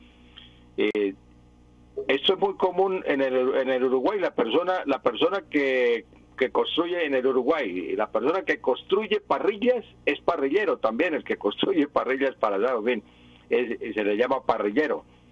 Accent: San Vicente de Chucurí, Santander, Colombia; yo soy de San Vicente de Chucurí.

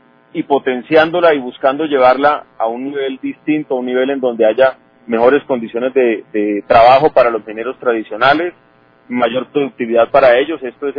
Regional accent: Santander, Colombia; Y la gran mayoría, más del 95%, somos santandereanos.

